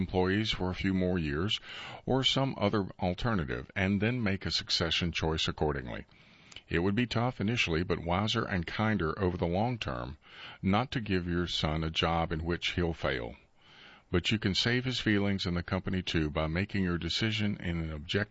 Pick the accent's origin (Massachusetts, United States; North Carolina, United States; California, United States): North Carolina, United States; Garland; I'm from Garland, down in Sampson County. My father's pharmacy was there.